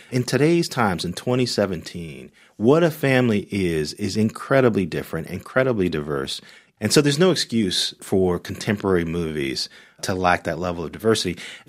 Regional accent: Gary, Indiana, United States; which is, you know, just a hop, skip, and a jump from where I grew up in Gary, Indiana.

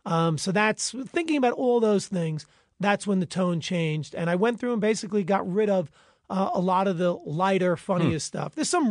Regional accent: New York, United States; Ed is from Long Beach, Long Island, which is two towns over from my hometown.

